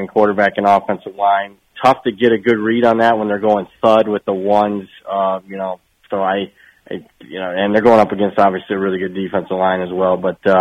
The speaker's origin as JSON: {"language": "English", "region": "Great Lakes", "country": "United States", "said": "And, you know, I'm from the Great Lakes region."}